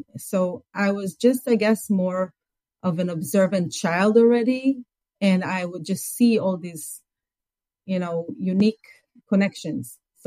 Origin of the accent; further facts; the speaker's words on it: Israel; now in Los Angeles, United States; So I'm originally from Israel, even though I live in LA for many, many years now.